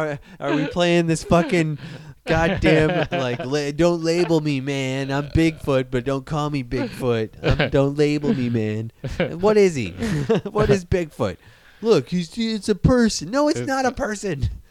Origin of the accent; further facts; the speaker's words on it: Midwest, United States; Like growing up in the Midwest, I remember reading about this.